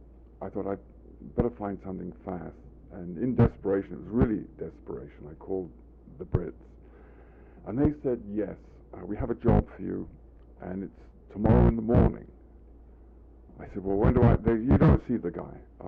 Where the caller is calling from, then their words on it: Los Angeles, California, United States; I'm calling him from Los Angeles, from USC.